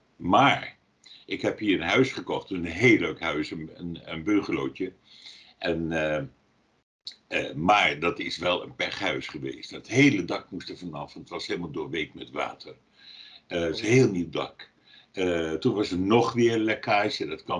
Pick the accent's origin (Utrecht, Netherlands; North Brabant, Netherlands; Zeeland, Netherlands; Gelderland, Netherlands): Utrecht, Netherlands; Linschoten; Want ik kom van een boerderij. Linschoten is het dorp waar ik geboren ben. Het is een klein dorp bij Woerden.